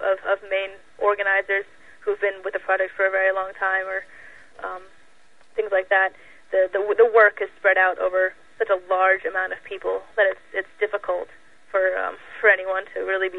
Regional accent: Brooklyn, New York, United States; now in Lawrence, United States; I'm actually not from Lawrence. I moved here just a little under a year ago, and I was amazed to see I'm from New York, I'm from Brooklyn, and I was amazed to see how organized and dedicated the people were here.

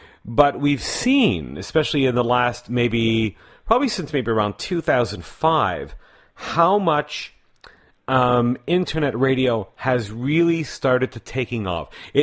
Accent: Canada; when I was a boy growing up in Canada

